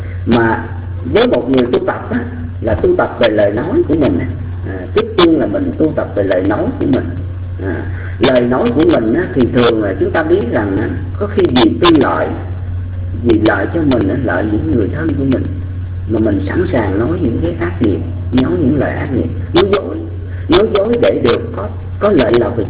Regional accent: Mekong Delta, Vietnam; quê của chúng tôi ở miền Tây, thì quý vị biết rằng là lúc còn bé thì mình hay đi bắt cá

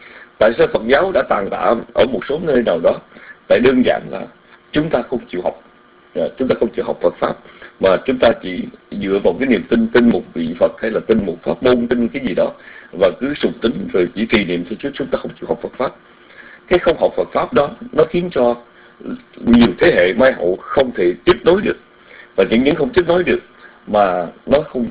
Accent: Southern Vietnam, Vietnam; Chúng tôi sống lớn lên ở miền Nam đó

